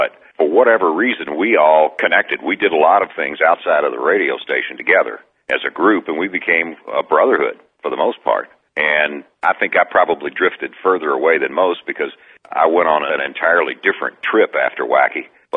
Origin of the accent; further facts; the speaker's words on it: Louisville, Kentucky, United States; also born or lived in Paducah; I decided to leave Paducah and come and do all nights for him in Louisville, which was my hometown. This is where I was born anyway.